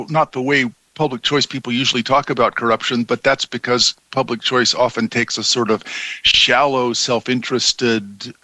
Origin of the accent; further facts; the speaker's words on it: North Carolina, United States; I'm a redneck from North Carolina, and so I use pigs.